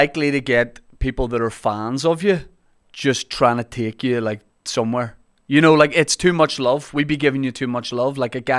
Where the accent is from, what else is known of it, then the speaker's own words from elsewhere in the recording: Holywood, Northern Ireland, United Kingdom; Now, I'm from Hollywood, which is a town just outside Belfast, and it's like, let's say a little, this will cause friction, but it's a little bit more upmarket.